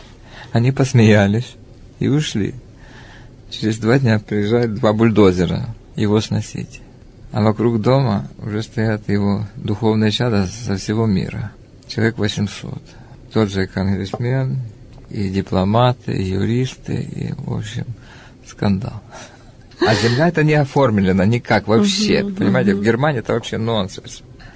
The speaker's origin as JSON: {"language": "Russian", "region": "Krasnodar Krai", "country": "Russia", "tie": "born there", "said": "Я родился на Кубани. Ну, мама моя была с Западной Украины."}